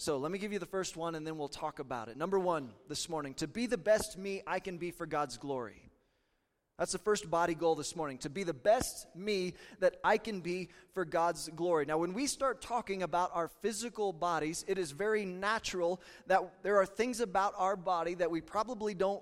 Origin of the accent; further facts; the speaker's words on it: Kansas, United States; I grew up in Southeast Kansas.